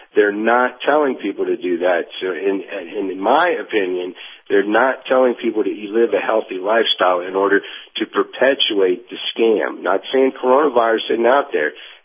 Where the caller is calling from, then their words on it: Tennessee, United States; in East Tennessee again.